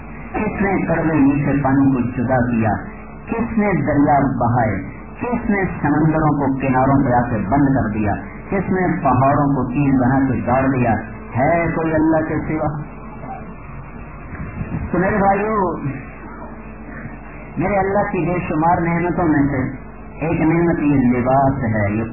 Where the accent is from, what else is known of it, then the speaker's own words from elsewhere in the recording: Multan, Punjab, Pakistan; میرا ضلع ملتان ہے جو کپاس کا گڑھ ہے۔